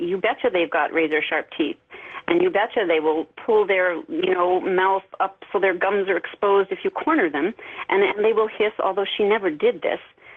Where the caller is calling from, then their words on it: Claremont, California, United States; Hello, I'm calling from Claremont, California.